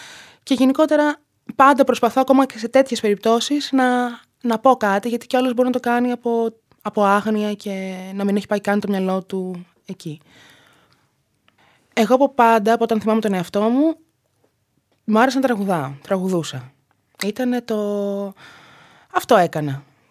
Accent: Athens, Attica, Greece; Όταν ήμουν μικρή στην Αθήνα και επειδή μεγάλωσα σε ένα προάστιο της Αθήνας, ήταν λίγο περίεργα τα πράγματα, διότι ήμουν συνήθως το μοναδικό πιο σκούρο παιδάκι στο σχολείο.

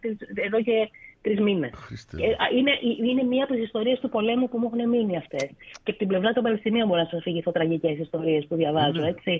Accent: Greece; Εμείς έχουμε μια τάση λίγο στο δράμα ως Έλληνες.

